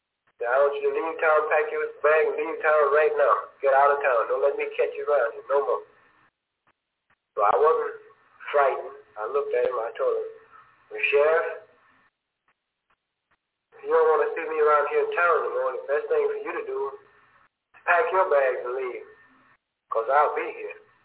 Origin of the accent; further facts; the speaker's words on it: Mississippi, United States; I told him I was a native Mississippian. He said, yes, I know that, but where are you from? I told him I was a native Mississippian, around in here someplace.